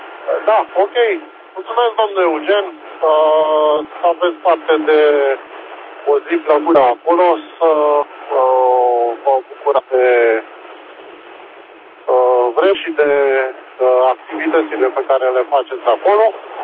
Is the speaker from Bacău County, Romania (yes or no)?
no; Pitești, Argeș, Romania; eu sunt din Pitești